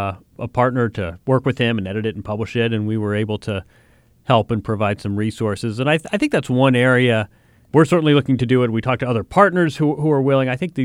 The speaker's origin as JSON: {"language": "English", "region": "Midwest", "country": "United States", "tie": "born or raised there", "said": "That was a friend I grew up with in the Midwest"}